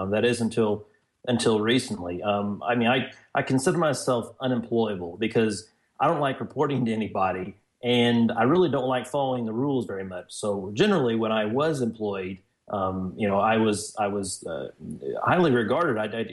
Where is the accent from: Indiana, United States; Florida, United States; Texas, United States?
Indiana, United States; Winslow; I grew up in a little bitty town in southern Indiana, Winslow, Indiana, which it was about, 800 people or so.